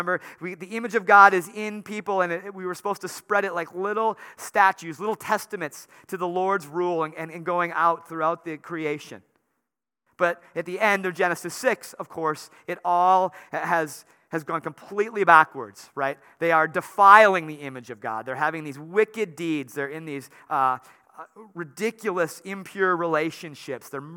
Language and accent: English; Wisconsin, United States; It might surprise you, yes, we're from Wisconsin and we don't drink much milk.